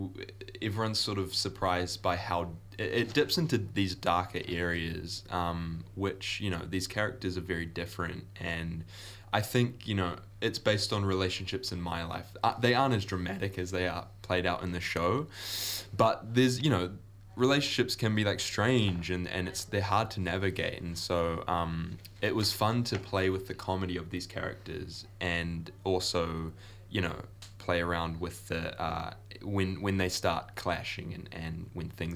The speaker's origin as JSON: {"language": "English", "region": "Gisborne", "country": "New Zealand", "tie": "born or raised there", "said": "it's heavily based on my childhood growing up in Gisborne."}